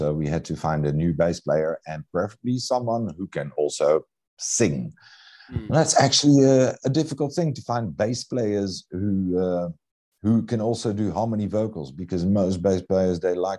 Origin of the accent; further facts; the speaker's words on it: Netherlands; now in South Africa; And I come from the Netherlands, and I went south to South Africa.